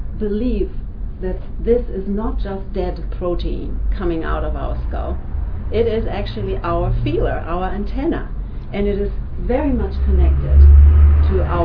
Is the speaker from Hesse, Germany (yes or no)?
no; Hamburg, Germany; I grew up in Hamburg, Germany, next to a Guru Ram Dass ashram.